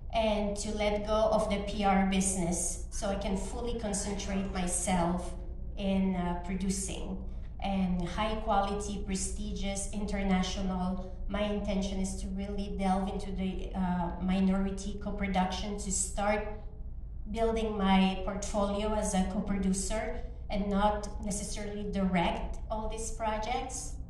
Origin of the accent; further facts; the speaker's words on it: Canada; I'm a Canadian who is based part-time in Los Angeles